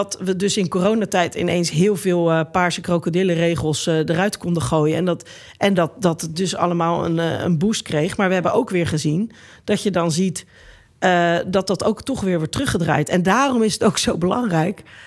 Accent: Rotterdam, South Holland, Netherlands; Zeker toen ik opgroeide in Rotterdam in de jaren 80 en 90.

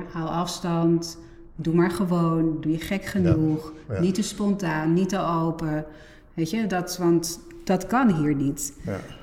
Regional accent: Nuenen, North Brabant, Netherlands; also born or lived in Vianen; Ik ben in Vianen geboren en ik ben in Nuenen bij Eindhoven opgegroeid.

